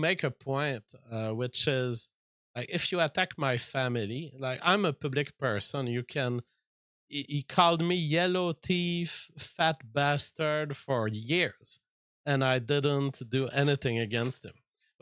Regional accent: Canada; You know, I'm looking at this as a Canadian

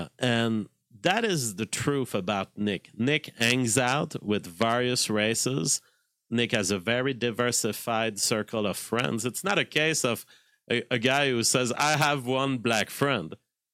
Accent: Canada; as a Canadian

